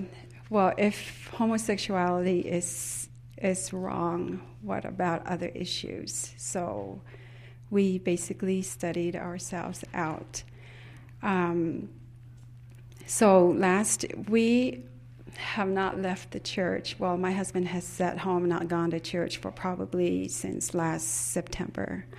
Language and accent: English; Tonga; now in Provo, United States; I'm from Provo, Utah County people. I am originally from Tonga, South Pacific, supposedly a Lamanite.